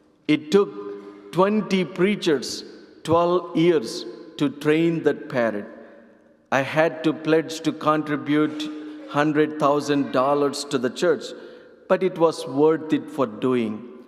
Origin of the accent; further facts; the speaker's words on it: Andhra Pradesh, India; first language Telugu; English is a second language; am from southern part of India, from the state of Andhra Pradesh. Our state language is Telugu, so my mother tongue is Telugu.